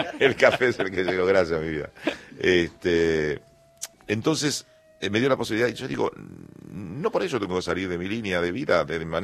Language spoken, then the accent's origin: Spanish; San Bernardino, Cordillera, Paraguay; San Bernardino queda a unos 50 kilómetros nada más. Bien, allá todo chico, entonces bien cerca, es donde está el lago de Pacaraí. Ahí nací.